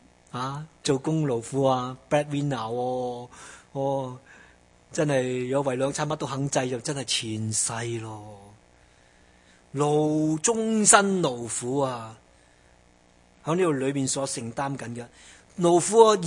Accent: China; 咁我中国人就话唔好啦

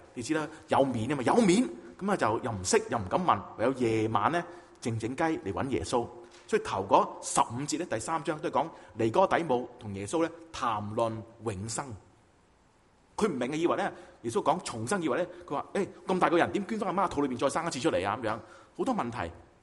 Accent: China; 当然，对我中国人嚟讲，我系中意咧将佢译做咧世人

